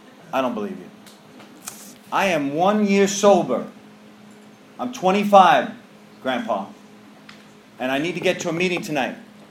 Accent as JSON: {"language": "English", "region": "New York", "country": "United States", "said": "I'm not from down here. I'm from New York. Went to treatment in Minnesota, came down here."}